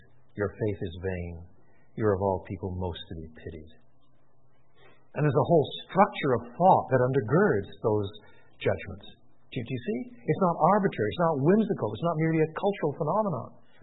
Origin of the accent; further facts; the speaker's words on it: Quebec, Canada; Now, I was brought up in French Canada, so I can do this business.